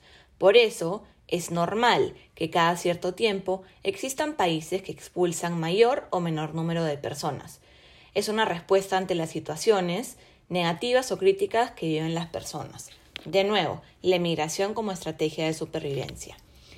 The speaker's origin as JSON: {"language": "Spanish", "country": "Peru", "said": "Nosotros, como peruanos, también migramos."}